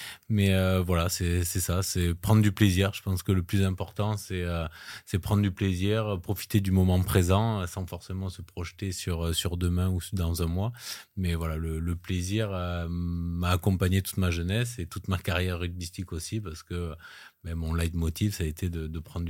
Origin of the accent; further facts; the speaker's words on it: Montpellier, Occitanie, France; je suis né à Montpellier. J'ai fait mes études à Montpellier.